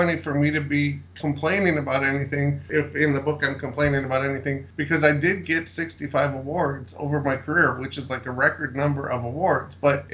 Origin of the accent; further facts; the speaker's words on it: Chicago, Illinois, United States; now in Tucson, United States; I'm from Chicago, and I worked for the IRS for 22 years in Chicago, and then I came down to Tucson, Arizona